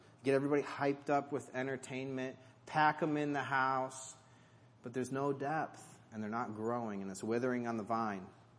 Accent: Ohio, United States; I'm like, well, we're from Ohio.

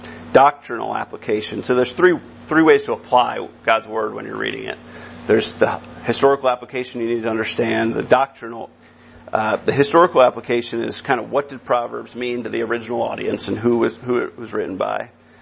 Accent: New Jersey, United States; I grew up in New Jersey. And in the Northeast, there's a lot of religion.

